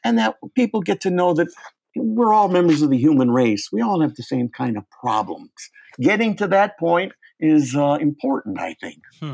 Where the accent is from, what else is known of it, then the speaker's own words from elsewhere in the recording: Cleveland, Ohio, United States; Now, where I grew up in Cleveland, it was a white working class suburb.